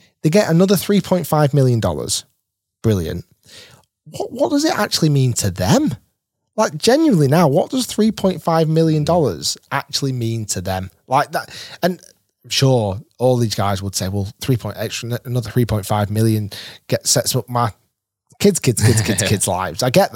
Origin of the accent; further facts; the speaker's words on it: Manchester, North West England, United Kingdom; I'm English. I'm supporting England. Again, Manchester United. I was born in Manchester.